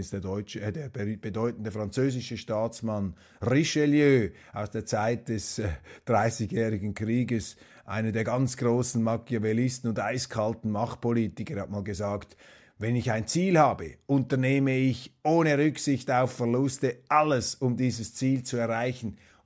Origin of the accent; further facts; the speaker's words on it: Switzerland; Das sage ich als Schweizer, als Eidgenosse